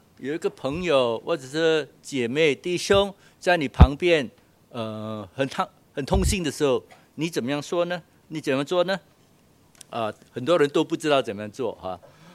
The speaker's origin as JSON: {"language": "Chinese", "country": "China", "said": "我们中国人都是这样了哈，哭哭哭，什么都不要讲。"}